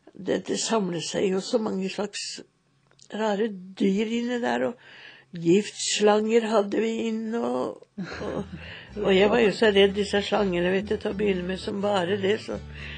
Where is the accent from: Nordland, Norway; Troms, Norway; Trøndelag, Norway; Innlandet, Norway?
Troms, Norway; Senja; Det var meningen jeg skulle gå inn i sykepleien da når jeg kom fra Senja